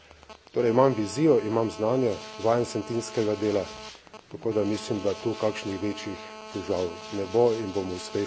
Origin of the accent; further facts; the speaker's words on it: Mura, Slovenia; Po izobrazbi sem doktor strojništva, zaposlen na Univerzi v Novi Gorici, prihajam iz Pomurja.